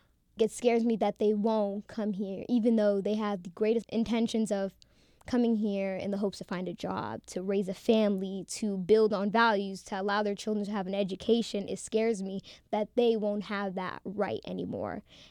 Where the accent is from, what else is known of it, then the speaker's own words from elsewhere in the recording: United States; born there; Because I practice a certain faith, I'm not American enough. And I was born in this country, and that hurts the most.